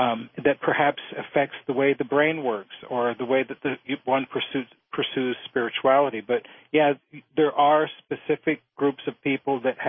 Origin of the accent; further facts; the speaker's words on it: Minot, North Dakota, United States; born there; Yeah, right. I was born in Minot.